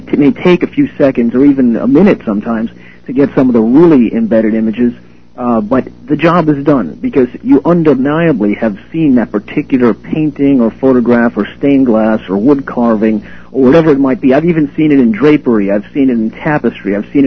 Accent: United States; I decided to check in the United States, being an American.

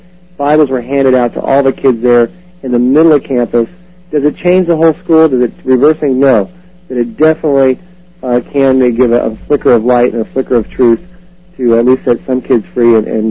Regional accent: Texas, United States; and I'm originally from Texas.

